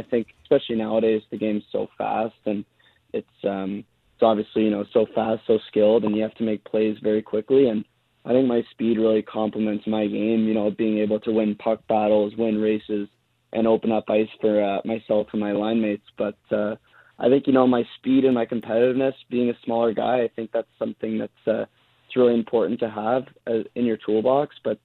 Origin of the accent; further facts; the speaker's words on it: Ottawa, Ontario, Canada; being a Canadian kid from Ottawa, Ontario, you definitely watch a lot of Canadian hockey